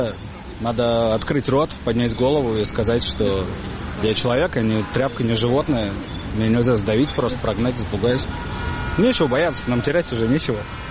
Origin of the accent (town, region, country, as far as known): Moscow, Russia; born or raised there; moved away as an adult